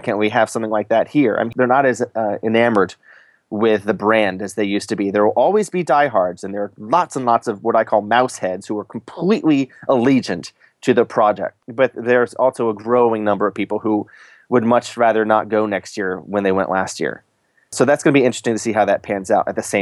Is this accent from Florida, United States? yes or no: yes; Florida, United States; I grew up in Magic Kingdom. I was a child of the early 70s in Florida.